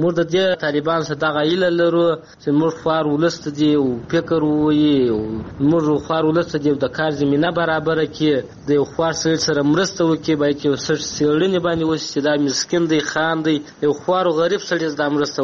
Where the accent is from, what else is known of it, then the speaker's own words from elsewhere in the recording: Helmand, Afghanistan; موږ د هلمند یو.